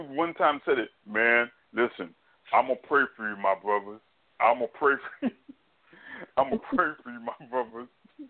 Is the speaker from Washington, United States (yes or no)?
no; Brooklyn, New York, United States; I mean, listen, I'm from Brooklyn.